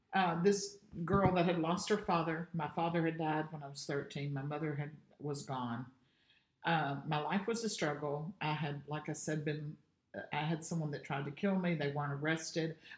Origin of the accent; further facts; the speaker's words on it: Beaver Dam, Kentucky, United States; I'm from Beaverdam, Kentucky, Hartford, Kentucky, Ohio, you know, that part of Kentucky.